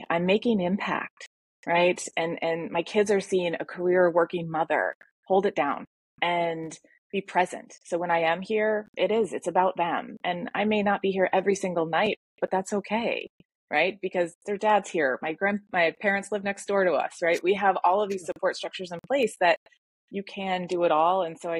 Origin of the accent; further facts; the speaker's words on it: Michigan, United States; I just feel like, you know, it's the opposite of when I grew up in Michigan up north.